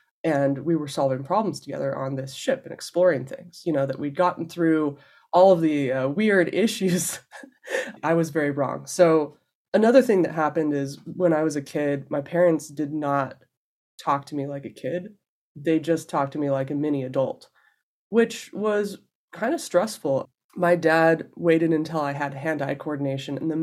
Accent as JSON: {"language": "English", "town": "Denver", "region": "Colorado", "country": "United States", "tie": "born or raised there", "said": "So my story is that I grew up in Denver, Colorado."}